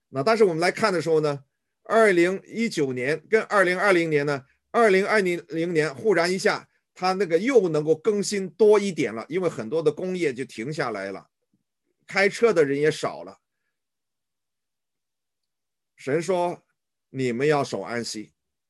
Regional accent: China; 我们中国人说的一句话，敬酒不吃，吃罚酒，

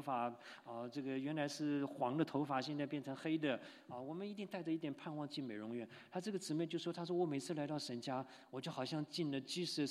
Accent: Tainan, Taiwan; 那个我小的时候在台湾哈，这个台南附近有一个这个美军的机场

